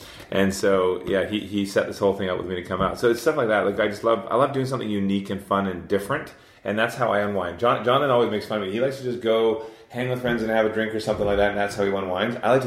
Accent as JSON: {"language": "English", "region": "Scotland", "country": "United Kingdom", "said": "I'm Scottish."}